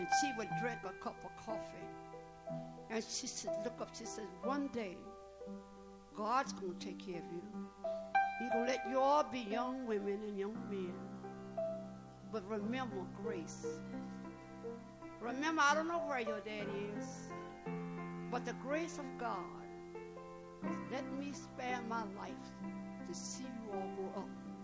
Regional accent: West Virginia, United States; I'm a coal miner's daughter. I'm a real coal miner's daughter. I was born and raised in West Virginia where nothing but coal mines.

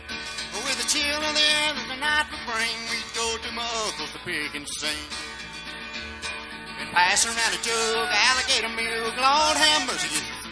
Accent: Florida, United States; I grew up over in Clay County in North Florida

